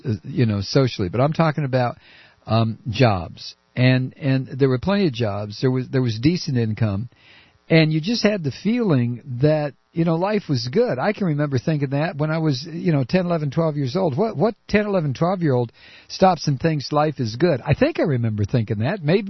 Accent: Toledo, Ohio, United States; I'm originally from Toledo, Ohio, Mal

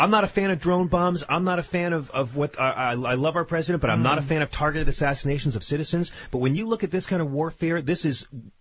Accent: United States; I'm an American.

